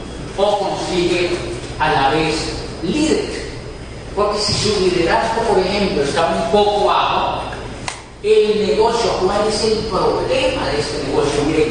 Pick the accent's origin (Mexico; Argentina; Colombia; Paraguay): Colombia; Somos colombianos, no somos buenos.